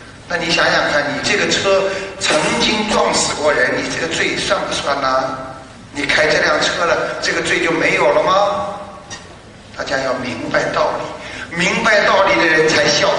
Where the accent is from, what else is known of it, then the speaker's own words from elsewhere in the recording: China; 所以很多人对很多的西方教他不能接受，我们中国人也是的